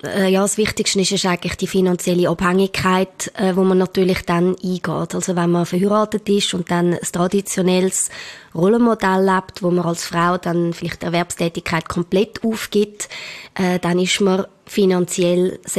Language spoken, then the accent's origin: German; Switzerland; Also die Vereinbarkeit bei uns in der Schweiz ist ultra schlecht.